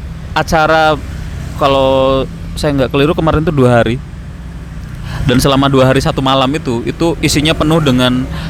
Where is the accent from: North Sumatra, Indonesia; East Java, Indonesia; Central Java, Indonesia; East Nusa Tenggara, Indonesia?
Central Java, Indonesia; Banyumas; Orang desa yang suka desain sama dunia digital. Oke. Besarnya di Banyumas, Jawa Tengah.